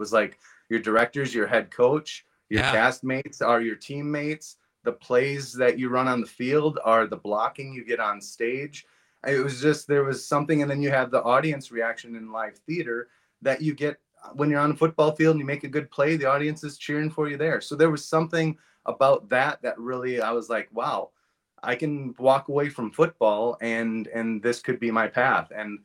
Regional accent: Marshfield, Wisconsin, United States; I mean, I'm originally from Marshfield, Wisconsin, so shout out to my hometown right away.

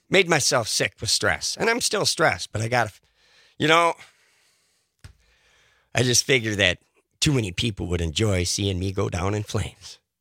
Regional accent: Madison, Wisconsin, United States; born there; Actually, I was born right here in Madison. Yeah, good year, 1961.

